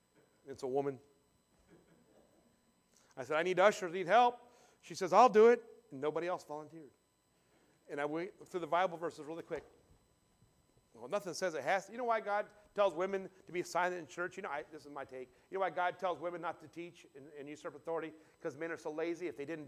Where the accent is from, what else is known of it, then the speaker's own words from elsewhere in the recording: Warsaw, Indiana, United States; Stephanie was a Williams from Warsaw, Indiana, which I knew her father, Don. We grew up together. We graduated high scho